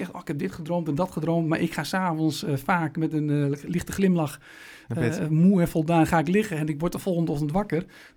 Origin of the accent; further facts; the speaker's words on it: Meppel, Drenthe, Netherlands; Dat zijn we misschien, denk ik, als Noorderlingen in Meppel wat te nuchter voor of niet.